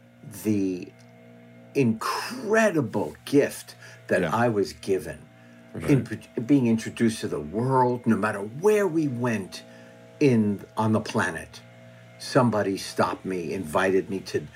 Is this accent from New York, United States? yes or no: yes; New York City, New York, United States; I said, hi … I'm from New York City, and I'm here to try out for the part of Fonzie